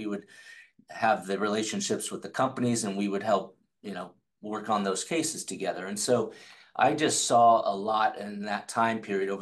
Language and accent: English; Indianapolis, Indiana, United States; now in Carmel, United States; So I was born in Miami, Florida. My dad was down there working, lived there till I was two, moved back home to Indianapolis, where all of our family was. So grew up in Indianapolis.